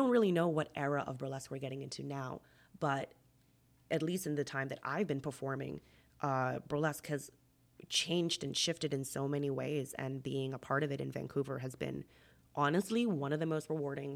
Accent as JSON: {"language": "English", "town": "Nassau", "region": "New Providence", "country": "Bahamas", "said": "I was like, oh, I'm from Nassau."}